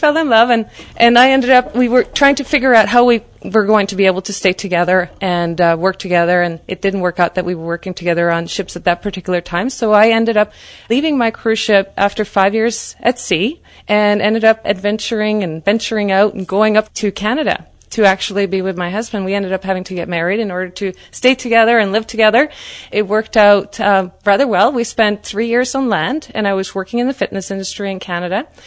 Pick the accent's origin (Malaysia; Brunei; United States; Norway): Norway; I was brought up in Norway in the great outdoors, 60 degrees north.